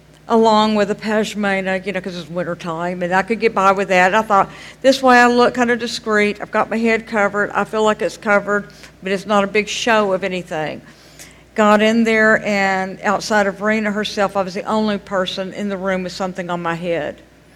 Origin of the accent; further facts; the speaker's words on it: United States; I'm glad I'm an American.